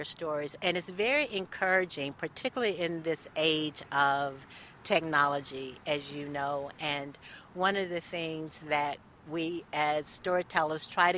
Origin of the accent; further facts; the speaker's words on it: Georgia, United States; when I was your age and growing up in Georgia, at a time when we were separated because of the color of our skin.